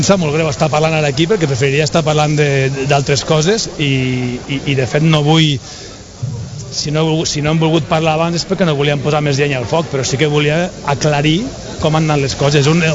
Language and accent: Catalan; Lleida, Catalonia, Spain; jo soc de Lleida i jo he anat al camp de Lleida de petit